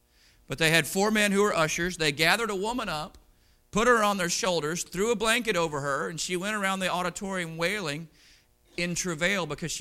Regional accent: Pensacola, Florida, United States; I'm from Pensacola, right down the road, about 10 miles down the road is Brownsville.

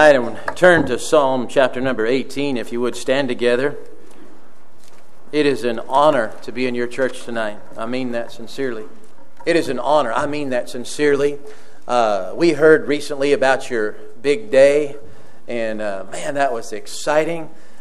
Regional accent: Cody, Wyoming, United States; When I was a young boy, I grew up in Cody, Wyoming, in a little tiny town in the mountains of the Rocky Mountains of Cody, Wyoming there.

